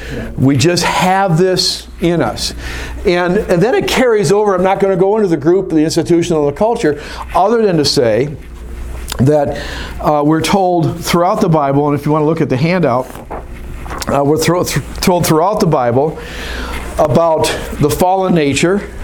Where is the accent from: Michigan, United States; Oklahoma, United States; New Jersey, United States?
Michigan, United States; Grand Rapids; I grew up in Grand Rapids